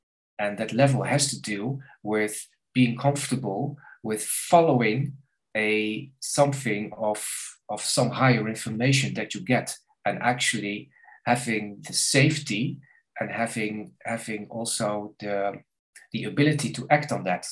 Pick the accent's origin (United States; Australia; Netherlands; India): Netherlands; Like I'm from Holland, and we're very proud to have the first multinational in the world.